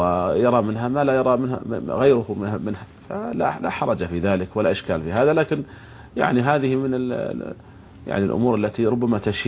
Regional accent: Saudi Arabia; عندنا في المملكة العربية السعودية وصدر قرار بأنه جائز

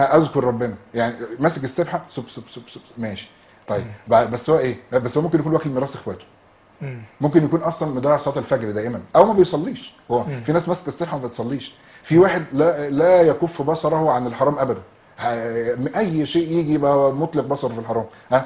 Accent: Egypt

